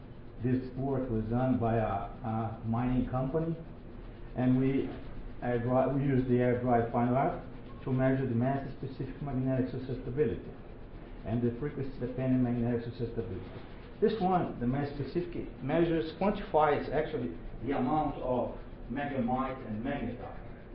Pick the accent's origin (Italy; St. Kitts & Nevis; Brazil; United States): Brazil; Maringá, Paraná; I am from Maringá. Maringá is a 400,000 city south of Brazil.